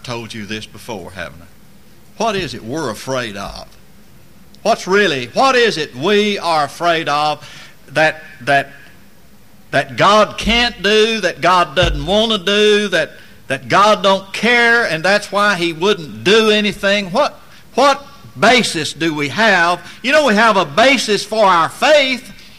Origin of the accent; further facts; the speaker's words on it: Tornado Alley, United States; I grew up in Tornado Alley, literally.